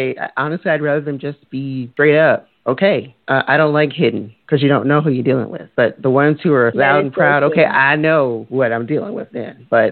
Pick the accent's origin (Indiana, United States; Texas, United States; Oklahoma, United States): Texas, United States; also born or lived in New Orleans; because I grew up in Texas, but I'm from New Orleans.